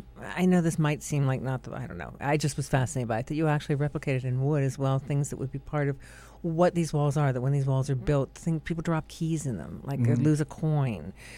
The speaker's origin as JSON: {"language": "English", "country": "United States", "said": "And I think it takes almost myself as an American on a first visit, always being stunned"}